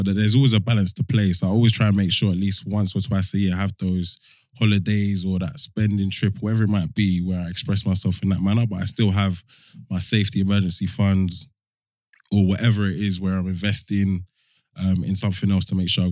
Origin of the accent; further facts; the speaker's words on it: London, United Kingdom; born and bred in London, comfortable with everyone, our new friends, everything else.